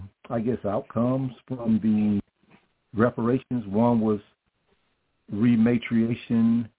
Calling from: Carrollton, United States; I'm calling from Carrollton.

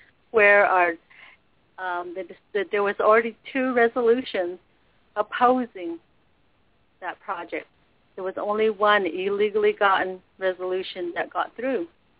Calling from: Tuba City, Arizona, United States; Tuba City, Arizona.

